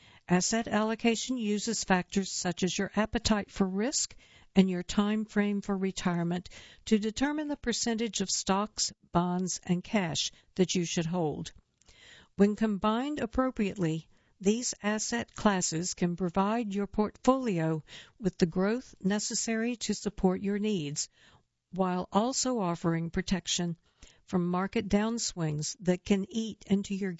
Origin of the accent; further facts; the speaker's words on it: Central Falls, Rhode Island, United States; For that role, I relied on my memories of the drug addicts I knew from growing up in Central Falls.